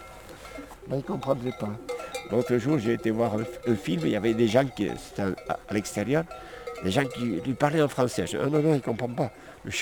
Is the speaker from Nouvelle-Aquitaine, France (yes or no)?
yes; Nouvelle-Aquitaine, France; Je suis du Pays Basque